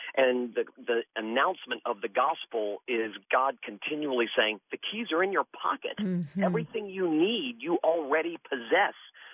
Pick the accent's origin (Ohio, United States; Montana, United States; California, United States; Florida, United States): Florida, United States; I dropped out of high school at 16 and got kicked out of my house at 16, and growing up in South Florida, drank deeply from the wells of this world